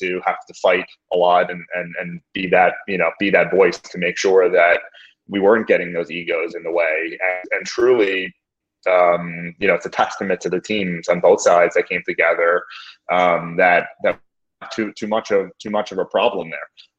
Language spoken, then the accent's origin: English; New York, United States; also born or lived in Bay Area, United States; So, I'm a New Yorker from birth and where I live now.